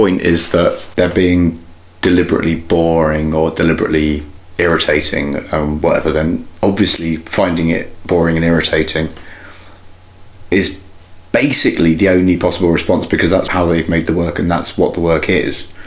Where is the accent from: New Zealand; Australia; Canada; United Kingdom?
United Kingdom; England; I probably make massive category errors by watching as an English person, just sort of, you know, responding to it probably quite Englishly